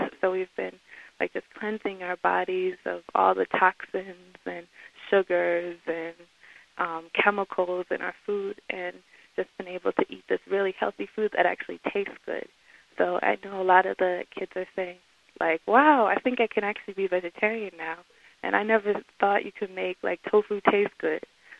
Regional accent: Washington, District of Columbia, United States; I'm actually from Washington, D.C., so the whole other side of the country

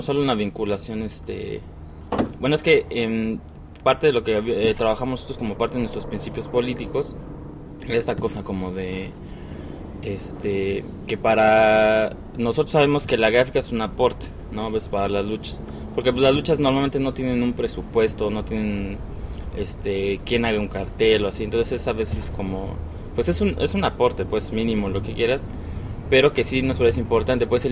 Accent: Mexico City, Mexico; now in Puebla, Mexico; no somos originalmente de Puebla. Pues si yo soy del DF

